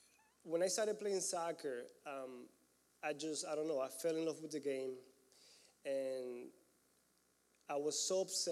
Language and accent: English; Panama; English is a second language; now in United States; Anyways, I'm from Panama, born and raised there. I thought I was going to have a life there for some reason. I ended up in the United States.